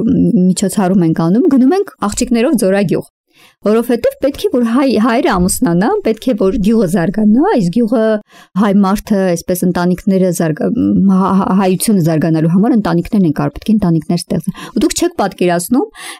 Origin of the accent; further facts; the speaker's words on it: Shirak, Armenia; անչափ գնահատում եմ Շիրակի մարզը, որտեղ շիրակցի եմ բնականաբար